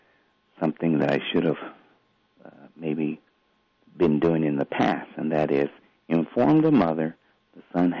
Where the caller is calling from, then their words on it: Phoenix, Arizona, United States; I'm calling from Phoenix, Arizona.